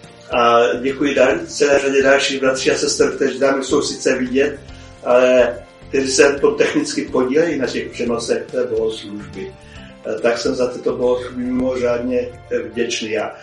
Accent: Moravian-Silesian Region, Czechia; Víte, já jsem vyrůstal tady na Těšínsku, na Ostravsku celý život

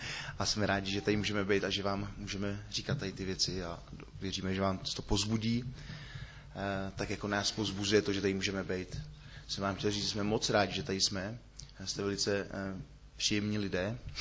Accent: Šluknov, Ústí nad Labem Region, Czechia; tak já jsem ze Šluknova.

